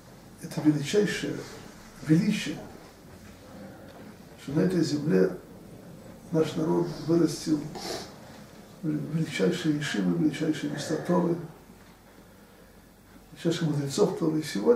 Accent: Slonim, Grodno Region, Belarus; Я сам был уроженцем Слонима, помню его, 20 лет назад, это был Слоним.

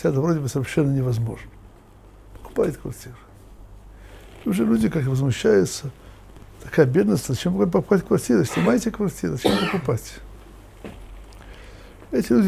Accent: Russia; мы из России, мы еще помним, было такое понятие обои.

